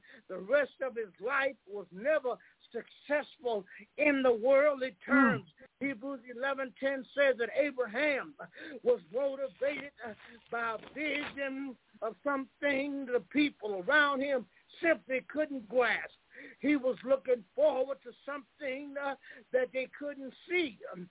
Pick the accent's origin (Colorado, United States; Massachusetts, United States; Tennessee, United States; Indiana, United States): Tennessee, United States; I'm from the South. In Tennessee, and I can remember as a boy going through, driving through the South, and looking at those big old mansions.